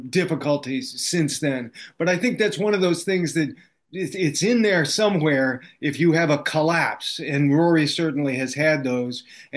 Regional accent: United States; But I said that as an American, I do not want it

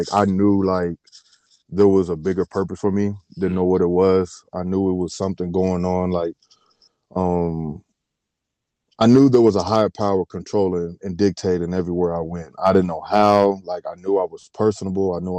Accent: Dallas, Texas, United States; also born or lived in Seguin; Yeah, I'm from Dallas, man. I was born and raised in Dallas. Went down with my family to small town outside of San Antonio, called Seguin. And ended up moving back.

